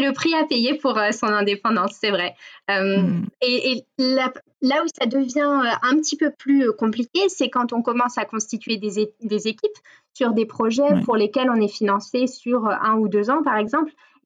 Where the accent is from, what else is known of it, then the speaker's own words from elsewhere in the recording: Grand Est, France; Je suis alsacienne.